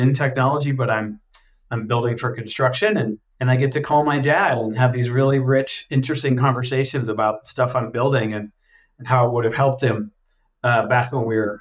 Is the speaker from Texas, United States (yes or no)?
no; Denver, Colorado, United States; I was raised in Denver, Colorado. My dad is a retired general contractor in Denver.